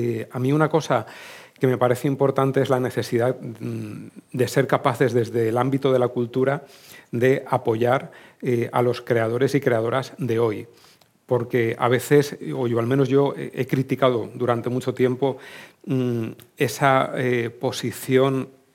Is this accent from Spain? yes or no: yes; Valencian Community, Spain; especialmente yo vengo de la Comunidad Valenciana